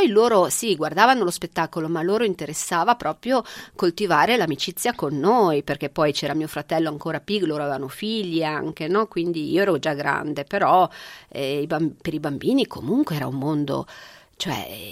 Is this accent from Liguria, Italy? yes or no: yes; Genoa, Liguria, Italy; born there; io appunto a Genova, io nata a Genova